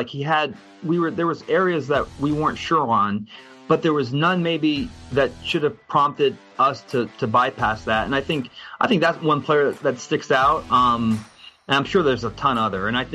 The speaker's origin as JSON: {"language": "English", "region": "Pennsylvania", "country": "United States", "said": "I'm from Pennsylvania originally. He still lives back in PA."}